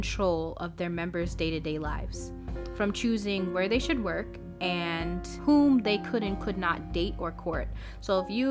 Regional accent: Jamaica; a recent case of human sacrifice in my home country, the beautiful land of Jamaica

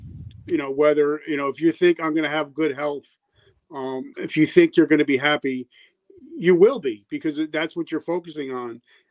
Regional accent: New Jersey, United States; I'm from Jersey, and my my whole family is Italian, so, and they're different.

